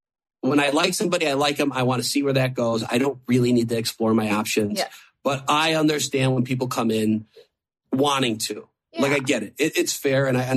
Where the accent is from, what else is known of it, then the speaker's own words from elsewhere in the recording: Toronto, Ontario, Canada; I could say this because I'm from Toronto.